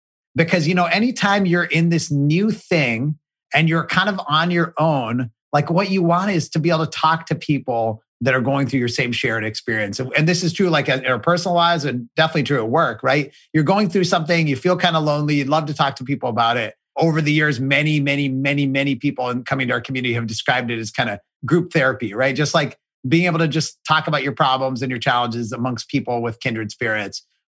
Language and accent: English; Pittsburgh, Pennsylvania, United States; But I grew up in Pittsburgh, which is where the Steelers thing comes from.